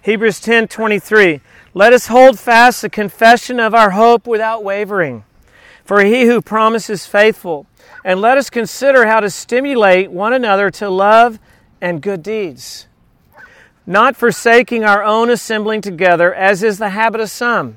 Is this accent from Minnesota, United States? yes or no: no; Texas, United States; I did a ton of that growing up in Texas because back then we had no cell phones and we didn't know where anybody was.